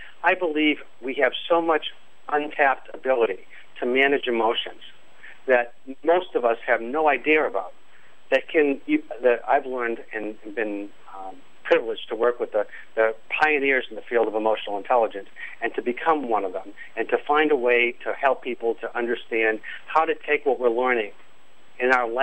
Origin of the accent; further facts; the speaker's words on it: Massachusetts, United States; Now, I come from Massachusetts, and that's part of it.